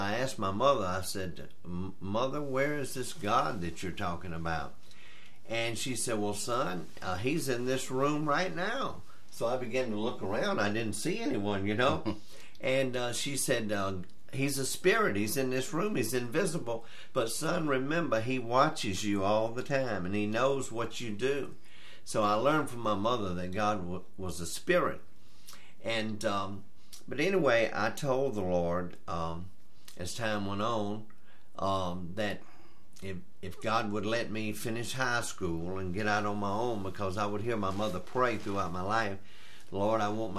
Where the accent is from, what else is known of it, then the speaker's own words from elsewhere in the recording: Sandersville, Georgia, United States; born there; I was born in Washington County, Sandersville, Georgia.